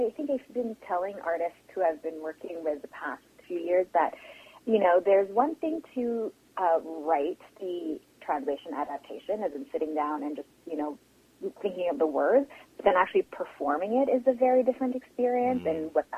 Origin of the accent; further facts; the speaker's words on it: Philippines; And again, just being a Filipina saying these words